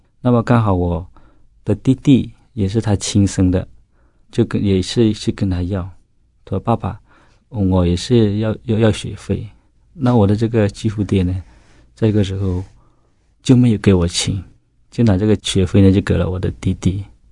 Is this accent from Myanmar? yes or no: yes; Myanmar; 我自己是在缅甸出生的啊